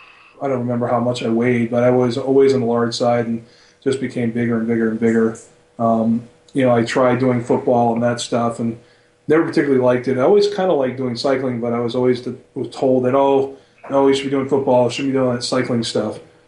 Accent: Maine, United States; moved away as an adult; I'm originally from Maine. I was born there. I lived there 23 years. And then I moved to Massachusetts for work, basically.

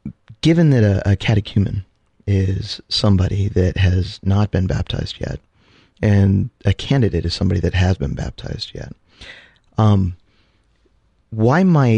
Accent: Columbus, Ohio, United States; from the Great Diocese of Columbus, Ohio.

